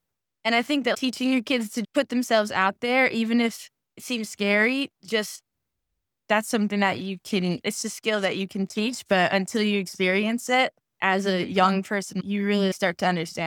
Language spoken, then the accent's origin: English; New York, United States; But yeah, growing up on Wall Street, especially in the financial district, gives you so much exposure to all things finance.